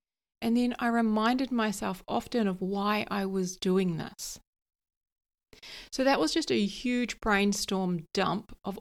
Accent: New Zealand; now in London, United Kingdom; how I moved from New Zealand to London and, you know, had a rough time of it

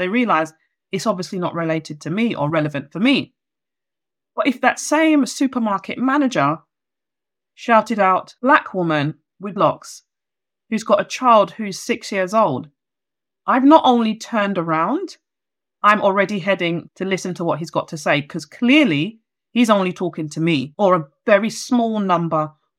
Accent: London, United Kingdom; As a Londoner, I'm going to use the word niche

